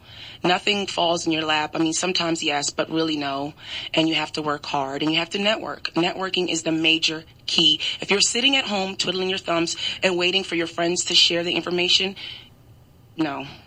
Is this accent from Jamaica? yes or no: yes; Jamaica; So I am, obviously Afro-Asian. I'm from Jamaica. My family, we are from Jamaica. And I have Japanese. I have Indian from India, Portuguese, and a Jamaican, which is West African.